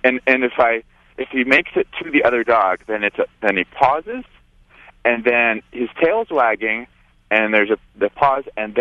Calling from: Portland, Oregon, United States; And I'm from Portland, Oregon.

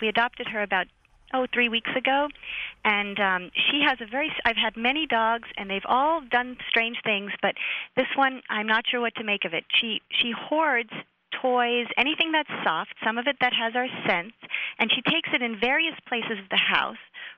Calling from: Annapolis, Maryland, United States; From Annapolis, Maryland.

